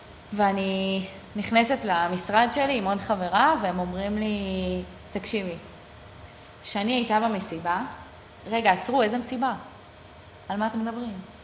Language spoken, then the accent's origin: Hebrew; Sarigim, Jerusalem District, Israel; לוקחת אתכם איתי לסריגים, יישוב קטן בעמק האלה שבו נולדתי וגדלתי